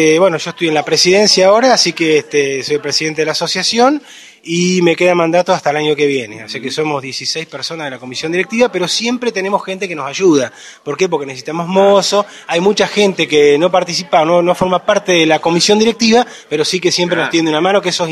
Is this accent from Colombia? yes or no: yes; Colombia; Soy descendiente de alemanes y soy oriundo de Colombia.